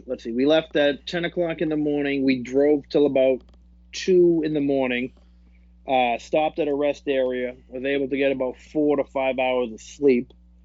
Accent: Massachusetts, United States; yeah, we're from Massachusetts. An inch is nothing.

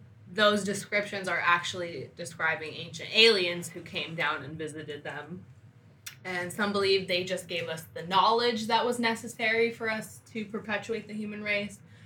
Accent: France; I'm French. That's why I can see them when I see them.

